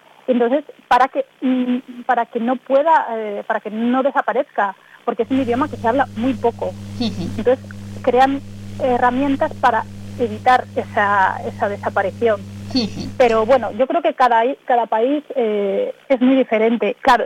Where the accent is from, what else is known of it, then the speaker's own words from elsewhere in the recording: Galicia, Spain; Para mí, que soy gallega, el gallego es un elemento identitario fundamental. No existe la identificación como gallega si no está el gallego.